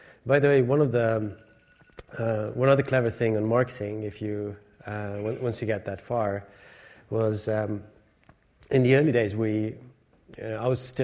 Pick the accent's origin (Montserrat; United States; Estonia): Estonia; English is a second language; I'm from Estonia. We go to sauna a lot.